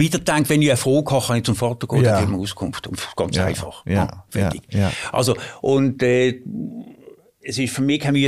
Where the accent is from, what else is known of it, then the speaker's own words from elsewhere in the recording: Basel, Basel-Stadt, Switzerland; Ich bin in Basel geboren. Im Neubad, so der klassische Aussenquartier-Junge. Genau, ich bin dort zur Schule.